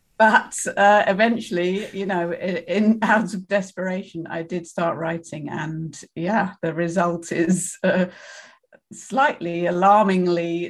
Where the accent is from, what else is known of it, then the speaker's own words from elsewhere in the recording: United Kingdom; I'm, as you may be able to tell, I'm British